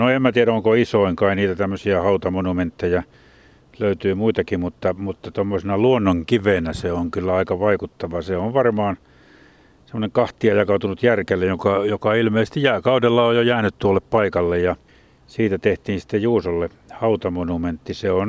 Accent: Jyväskylä, Central Finland, Finland; vaikka olin Jyväskylästä kotoisin

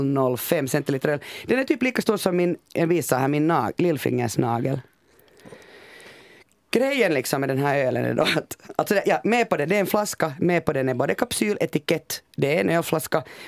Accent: Finland; Jag är ju en finländare, ni är svenska båda två.

